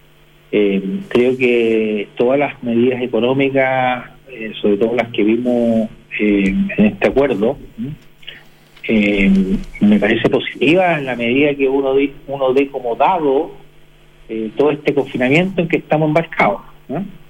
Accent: Chile; Los gremios nuestros, como chilenos

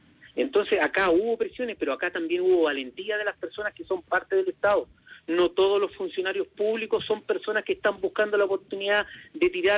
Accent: Antofagasta, Chile; No, yo soy antofagastino, yo nací aquí, crecí acá, mis padres me criaron acá, me eduqué aquí, formé mi familia, me he titulado de tecnólogo médico y abogado acá en Antofagasta. Amo esta ciudad, mis huesos van a terminar aquí.

